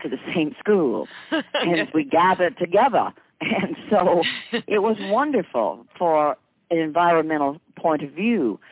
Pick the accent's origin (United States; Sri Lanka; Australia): United States; Mississippi; born there; I was born in Mississippi